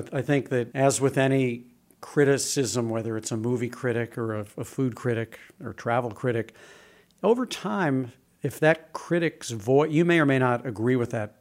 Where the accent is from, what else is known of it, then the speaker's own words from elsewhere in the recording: St. Louis, Missouri, United States; So I grew up in St. Louis, and my dad was a travel agent.